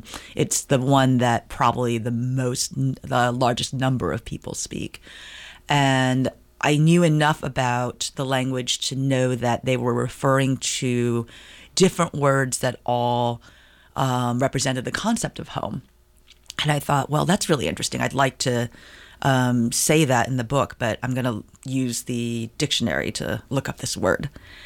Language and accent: English; San Francisco Bay Area, California, United States; I was born a couple years later. And I grew up in the Chinese-American enclaves in the San Francisco Bay Area.